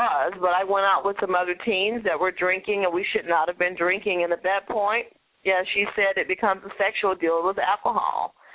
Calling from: Houston, Texas, United States; I'm calling from Houston

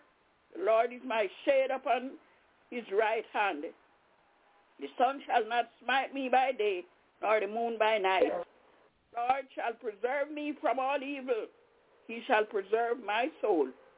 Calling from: Albany, New York, United States; I'm calling from Albany in New York.

